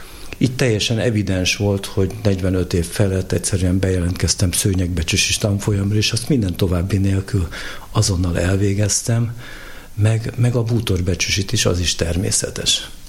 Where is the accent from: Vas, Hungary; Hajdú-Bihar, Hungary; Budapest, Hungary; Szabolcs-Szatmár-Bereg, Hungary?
Budapest, Hungary; born there; Budapesten születtem.